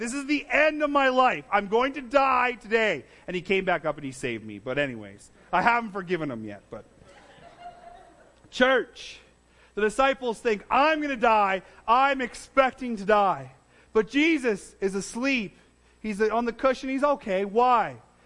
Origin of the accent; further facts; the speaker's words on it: Drumheller, Alberta, Canada; So the Hoodoos, we're from Drumheller